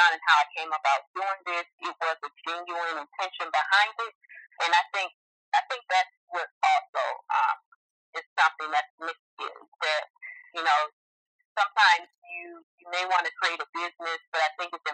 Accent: Flint, Michigan, United States; I am from Flint, Michigan. I don't know if you heard of Flint.

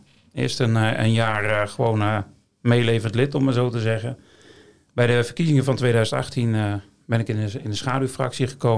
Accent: IJsselmuiden, Overijssel, Netherlands; Ik kom uit IJsselmuiden.

